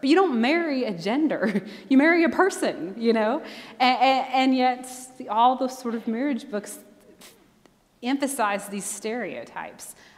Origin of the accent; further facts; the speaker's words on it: Dayton, Tennessee, United States; coming from East Tennessee, tiny little town, Dayton, Tennessee. Most of the people in my hometown don't really think like me about these things